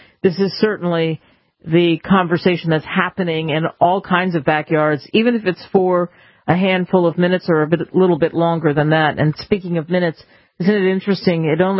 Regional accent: East Coast, United States; And I grew up on the East Coast and live in other places

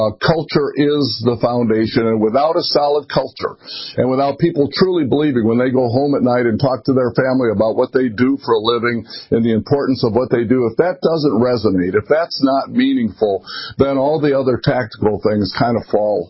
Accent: Gary, Indiana, United States; So I grew up in Gary, Indiana, which was an ethnic, working class town built on steel mills.

